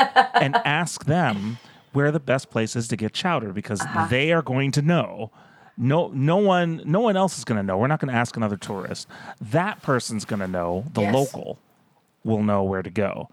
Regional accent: Missouri, United States; Well, and I'm from Missouri, so I'm like, what the hell is a clam? Like, I'm not going to eat clams in Missouri.

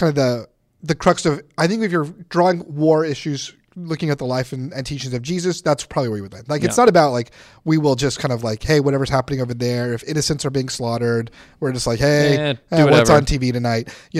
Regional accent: United States; I'm an American, so that's kind of how

